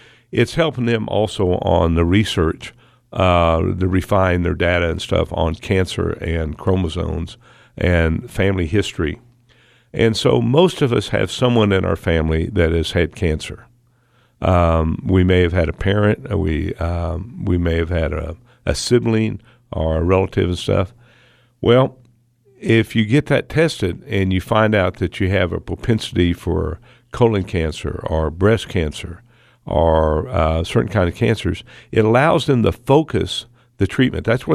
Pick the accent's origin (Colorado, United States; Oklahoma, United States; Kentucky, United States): Oklahoma, United States; Woodward; I grew up in Woodward, Oklahoma, and that's my hometown.